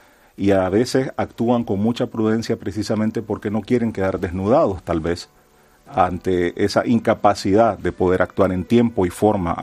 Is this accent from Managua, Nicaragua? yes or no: yes; Managua, Nicaragua; Yo soy de Managua. Lo que siempre digo, aunque tengo la vertiente española, porque también soy español y amo España, Nicaragua es mi centro, Nicaragua es mi ombligo, Nicaragua es lo que me define.